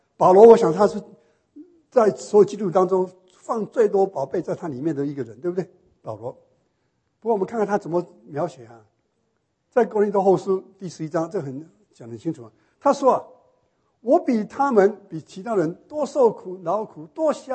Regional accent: Taiwan; 有时候我记得小时候在台湾呢

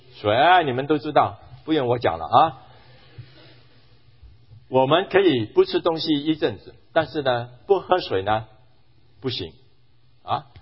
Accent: Hong Kong; 我在香港长大的，所以呢香港人口很多啊

